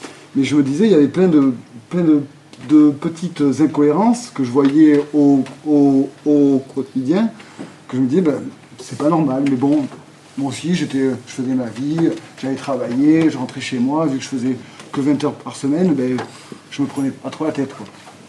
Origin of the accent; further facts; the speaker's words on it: Limoges, Nouvelle-Aquitaine, France; moved away as an adult; C'était la première fois que je venais de Limoges. J'avais atterri ici, je cherchais du travail